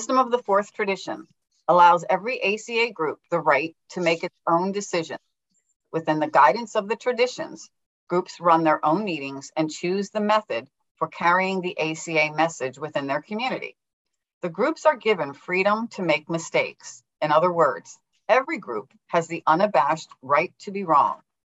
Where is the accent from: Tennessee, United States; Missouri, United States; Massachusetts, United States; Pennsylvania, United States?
Pennsylvania, United States; I'm from the outside suburbs of Philly out in Penn